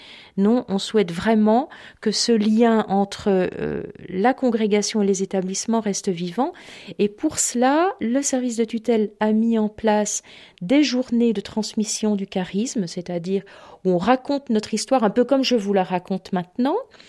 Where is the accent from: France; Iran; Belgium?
Belgium; moi-même je suis belge et que j'ai trouvé ma vocation pour la congrégation en étant enseignante dans cette école de Bruxelles.